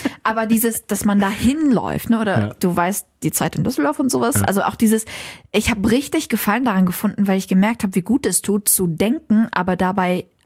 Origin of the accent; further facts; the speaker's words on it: Syria; now in Germany; Und selbst wenn es in Syrien keinen Krieg gäbe, ich könnte mir nicht vorstellen, woanders zu leben als in Deutschland.